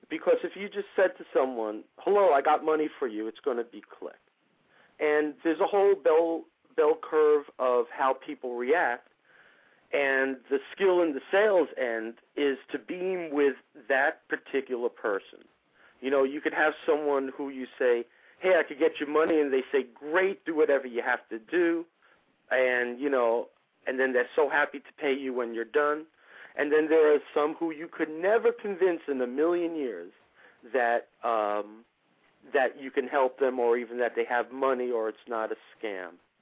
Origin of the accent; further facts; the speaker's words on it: Brooklyn, New York, United States; now in Maine, United States; I'm originally from Brooklyn, New York.